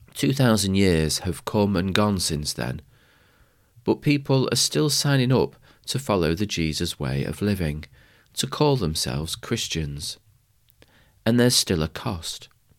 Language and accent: English; Manchester, North West England, United Kingdom; In fact, when I was growing up in Manchester, then one of the most fundamental questions regarding your identity was United or City.